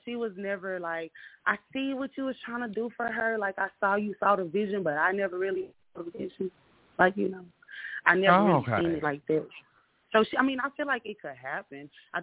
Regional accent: Texas, United States; now in Dallas, United States; No, I'm from East Texas. Actually, I live in Dallas now. I'm from East Texas, and I'm.

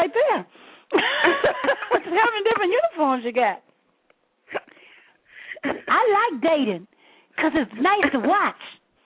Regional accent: Memphis, Tennessee, United States; now we're going to go to 901, my hometown. Area code 901-289, Memphis, Tennessee.

